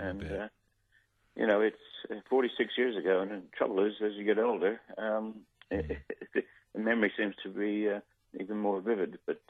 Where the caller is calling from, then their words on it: Perth, Western Australia, Australia; Yes, I'm ringing from Perth.